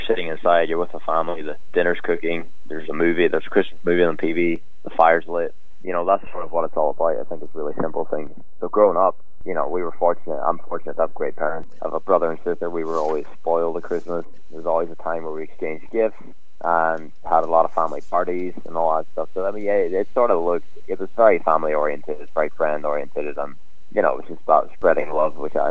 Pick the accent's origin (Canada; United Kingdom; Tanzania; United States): United Kingdom; Derry, Northern Ireland; I am from Ireland, yeah. I'm from the north of Ireland, Derry City. So it's where I grew up, it's where the whole … originates. It's a great town.